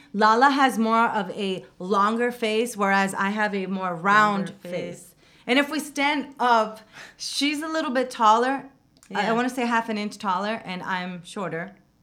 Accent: New Jersey, United States; Some people are like, oh no, I'm from Bergen County. No, yeah. I'm from Hudson County.

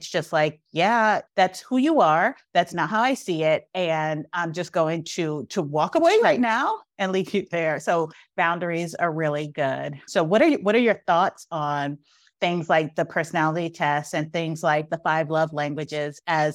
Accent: Brooklyn, New York, United States; because I grew up like in Brooklyn in the 80s.

